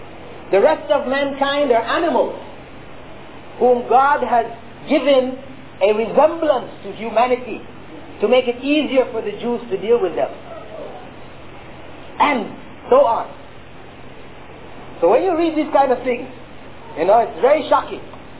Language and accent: English; Toronto, Ontario, Canada; I grew up in Toronto